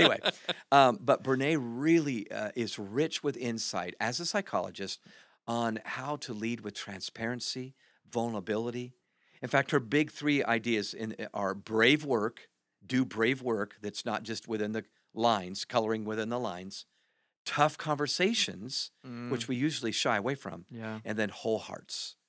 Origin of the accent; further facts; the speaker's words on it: Ohio, United States; I grew up in Ohio.